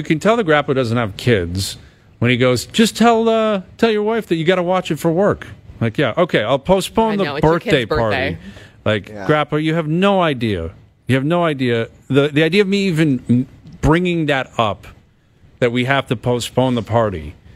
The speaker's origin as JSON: {"language": "English", "town": "Kitchener", "region": "Ontario", "country": "Canada", "tie": "born or raised there", "said": "I grew up in Kitchener."}